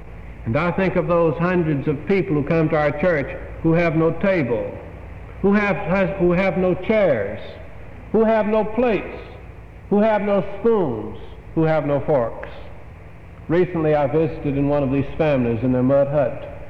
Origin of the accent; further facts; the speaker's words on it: United States; but because I'm an American, I recognize how little I have appreciated the citizenship in the United States.